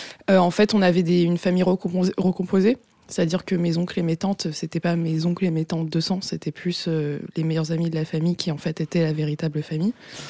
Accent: Paris, Île-de-France, France; also born or lived in Vitry-sur-Seine; Alors, je suis née à Paris, j'ai grandi à Paris. Et quand j'avais à peu près 6 ans, on est parti en Afrique.

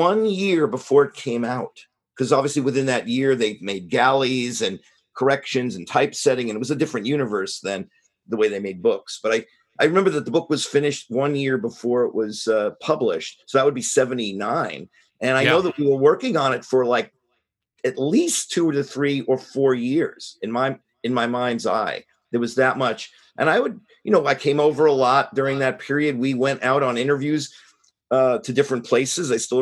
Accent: Queens, New York, United States; I grew up in Queens, and I grew up in Queens. I lived in a couple of different parts of it, but mainly Flushing, Kew Garden Hills near the World's Fair.

